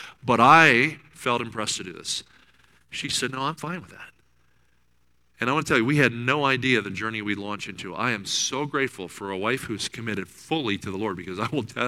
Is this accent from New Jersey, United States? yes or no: yes; New Jersey, United States; now in Kansas City, United States; Now, I grew up in New Jersey, so you know, I've been in the Midwest now for 28 years.